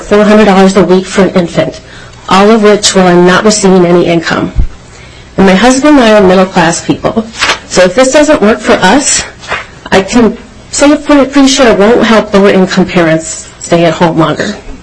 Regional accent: Minnesota, United States; as a Minnesotan who would be eligible for this tax credit, I want to make it clear to the committee.

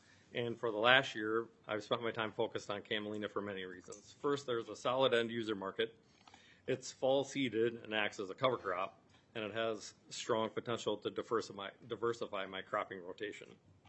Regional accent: Chatfield, Minnesota, United States; I'm from Chatfield, Minnesota, and I work at my family's trucking and storage business

